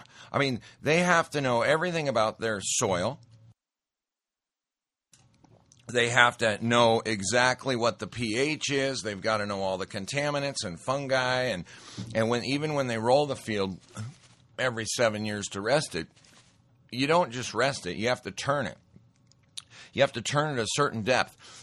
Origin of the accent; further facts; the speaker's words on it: Montana, United States; I'll tell you, I grew up in Montana. I went to a school that was out in the central Montana, almost, you know, close to dead center, right off the Rockies.